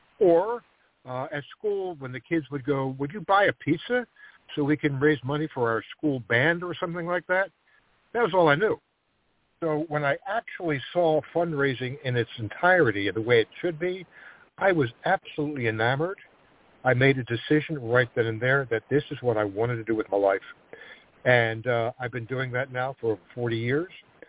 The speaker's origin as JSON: {"language": "English", "town": "Baltimore", "region": "Maryland", "country": "United States", "tie": "born or raised there", "said": "Well, actually, I was born in Baltimore."}